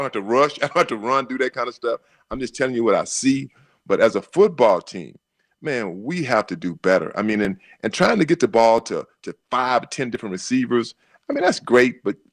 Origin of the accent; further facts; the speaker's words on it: Texas, United States; now in Los Angeles, United States; I'm not a true LA. I'm an LAan, LA Knight, as we call it. I'm from Texas.